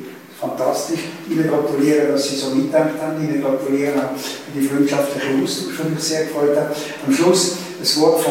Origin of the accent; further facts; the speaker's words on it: Zurich, Switzerland; sozusagen wie ein Gesundheitsbad als Zürcher